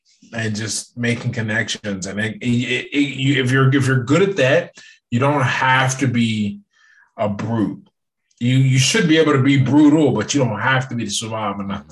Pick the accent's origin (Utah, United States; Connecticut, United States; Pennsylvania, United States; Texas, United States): Pennsylvania, United States; Pittsburgh; So I'm from Pittsburgh, Pennsylvania. I'm actually here right now. I live here.